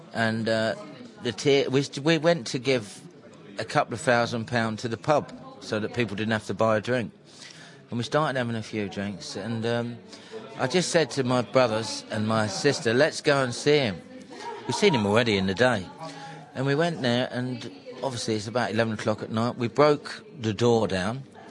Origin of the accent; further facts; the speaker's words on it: Tooting, London, United Kingdom; Well, it's a bit... It's not the greatest place in the world.